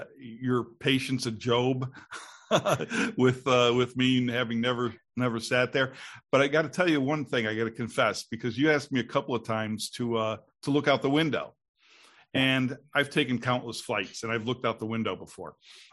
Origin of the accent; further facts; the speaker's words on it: Binghamton, New York, United States; The simulator that you used was actually built in my hometown of Binghamton